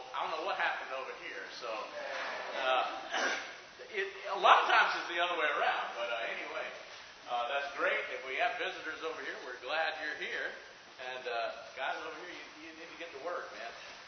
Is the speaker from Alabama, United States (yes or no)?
yes; Decatur, Alabama, United States; I am from Decatur, Alabama. I will always be from Decatur, Alabama. That's my roots.